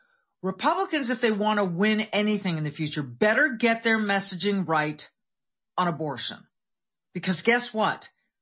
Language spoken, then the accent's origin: English; Minnesota, United States; Here in my home state of Minnesota, one of the guys running for governor said, we're going to ban abortion.